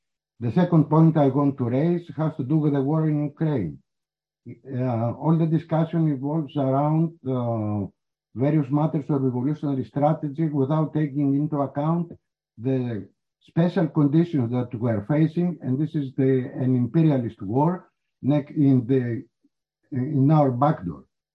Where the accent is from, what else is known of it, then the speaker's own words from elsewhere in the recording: Greece; from Greece.